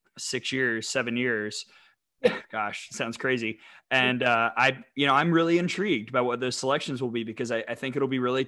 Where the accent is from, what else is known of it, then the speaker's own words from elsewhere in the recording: Birmingham, Alabama, United States; the World Games in Birmingham, shout out, plug to my hometown, next summer